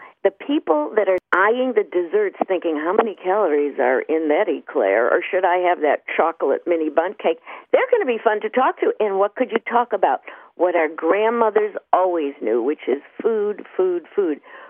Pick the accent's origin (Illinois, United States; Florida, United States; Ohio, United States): Illinois, United States; Chicago; Well, you know, I grew up in Chicago, and our first question is, where did you eat pizza?